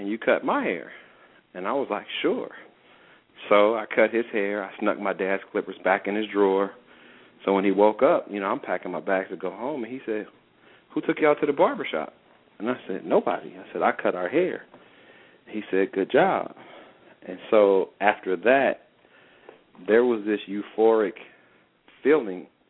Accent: Inglewood, California, United States; now in Atlanta, United States; Where I'm from. I'm from Los Angeles, Inglewood, California.

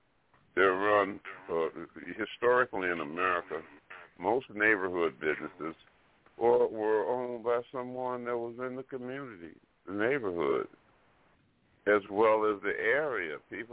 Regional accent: Alabama, United States; So this type of stuff, and I'm from Alabama, this type of stuff, it's got to cease

